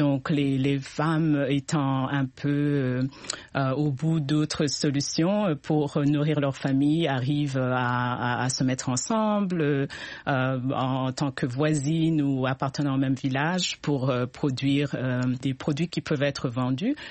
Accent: Burundi; au Burundi ou d'où je viens

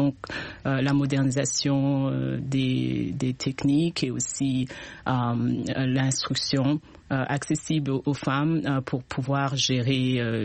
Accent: Burundi; au Burundi ou d'où je viens

